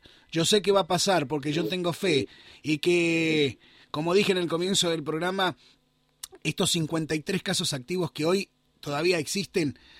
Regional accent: Corrientes, Argentina; vamos a salir de esta como buen correntino, ¿no? Como buen correntino.

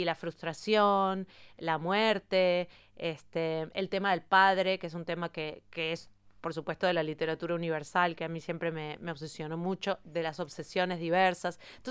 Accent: Uruguay; now in France; soy una latinoamericana, pero entonces como vivía en Uruguay, es otro tipo de latinoamericano.

